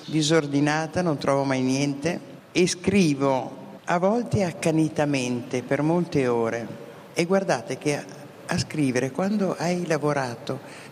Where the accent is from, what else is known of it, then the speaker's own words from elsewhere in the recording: Milan, Lombardy, Italy; Milano è il motore delle mie storie, perché sono milanese